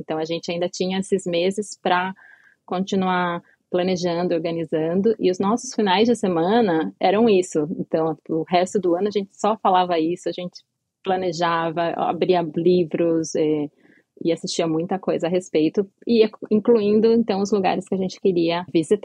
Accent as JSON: {"language": "Portuguese", "region": "São Paulo", "country": "Brazil", "tie": "born or raised there", "also_born_or_lived": "New Jersey", "said": "Eu nasci em São Paulo, mas eu cresci no interior de São Paulo. E eu voltei pra lá quando eu fui fazer faculdade."}